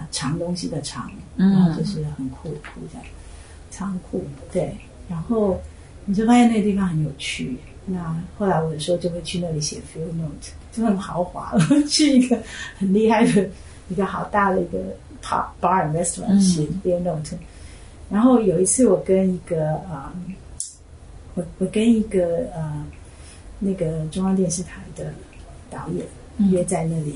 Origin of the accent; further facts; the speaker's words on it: Taiwan; 但是我是一个台湾人，所以我是在中国想象里面长大的，但是我从来没有去过中国。